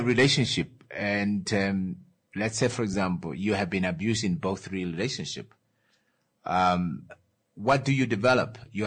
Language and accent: English; Jamaica; I'm a Jamaican. Where is that? Looking for a Jamaican. I am a Jamaican.